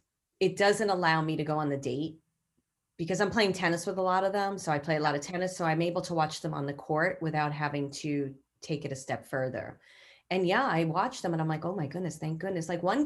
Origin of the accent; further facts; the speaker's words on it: New York City, New York, United States; my neighborhood, I grew up in Bay Ridge, and it's a very tight knit neighborhood where you hang out with like 100 kids.